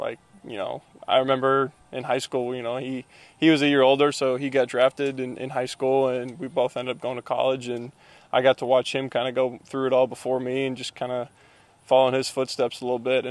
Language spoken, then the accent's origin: English; Minnesota, United States; I grew up in Minnesota